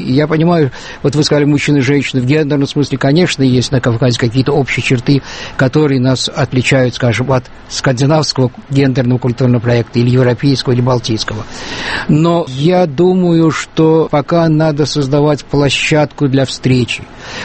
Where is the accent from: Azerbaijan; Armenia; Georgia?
Armenia; мы, армяне, в меньшей степени входим в кавказский культурный проект, чем даже грузины.